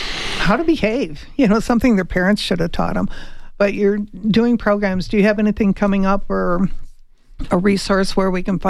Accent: Chicago, Illinois, United States; You know, I'm from Chicago, and that's the thing I really miss about Chicago, is you could go into all these different areas, and you had the Greek town, you had Chinatown

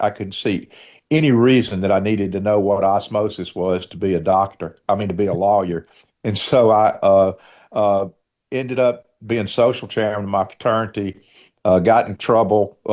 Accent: Clarksdale, Mississippi, United States; I grew up in Clarksdale, Mississippi, where my dad owned WROX radio, and I, you know, knew all of that. Grew up with dances on Friday and Saturday night.

